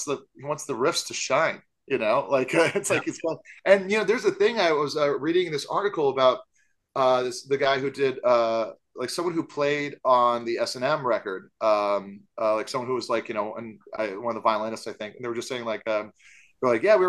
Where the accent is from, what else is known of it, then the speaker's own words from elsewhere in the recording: Kailua, Hawaii, United States; oh yeah, no, I live in the, I was like, oh, I grew up in Kailua, it's right.